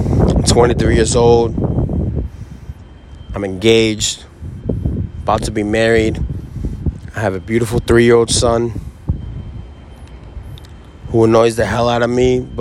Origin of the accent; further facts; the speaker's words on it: Boston, Massachusetts, United States; I'm just a kid that grew up out here. I grew up out here in South Boston. I grew up all over Boston.